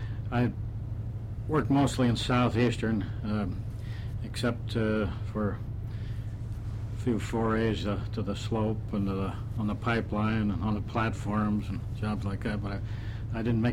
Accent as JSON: {"language": "English", "region": "Alaska", "country": "United States", "said": "So, I think I was born in Alaska. I'm a fourth generation Alaskan. My ancestors came here as miners in the 1880s."}